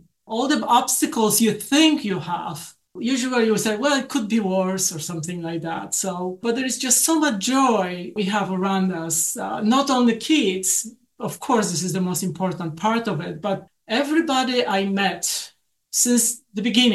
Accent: Poland; English is a second language; Right. I'm from Poland originally.

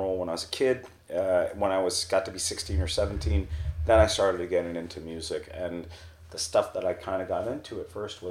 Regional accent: Hanover, New Hampshire, United States; I grew up in Hanover, Hampshire, a small town in New England.

